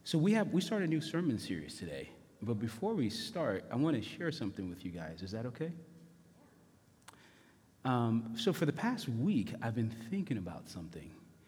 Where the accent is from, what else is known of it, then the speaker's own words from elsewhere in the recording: Lagos, Nigeria; moved away; I was raised in Lagos, Nigeria. My family left a lifetime of generations to get on a plane to come to this country